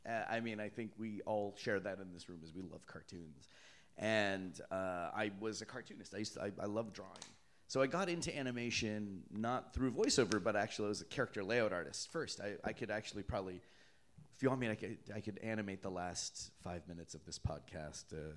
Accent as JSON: {"language": "English", "town": "Toronto", "region": "Ontario", "country": "Canada", "tie": "born or raised there", "said": "Yeah, I'm from Canada, eh?"}